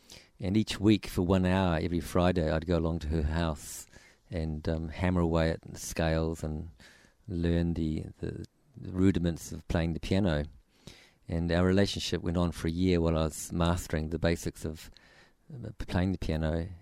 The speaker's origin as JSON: {"language": "English", "town": "Whanganui", "region": "Manawatū-Whanganui", "country": "New Zealand", "tie": "born there", "said": "I was born in a little town in the middle of the North Island in New Zealand called Whanganui, and the town was about 30,000 people on the edge of a very large river, the Whanganui River."}